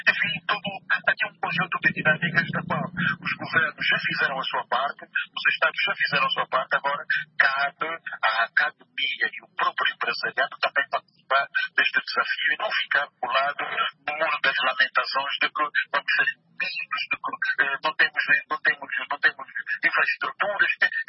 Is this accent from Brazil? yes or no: no; Angola